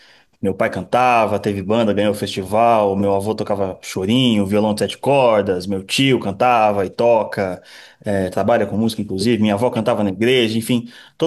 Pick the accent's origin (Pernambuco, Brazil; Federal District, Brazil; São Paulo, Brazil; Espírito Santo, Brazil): São Paulo, Brazil; Osasco; Não, na verdade eu sou de Osasco, São Paulo.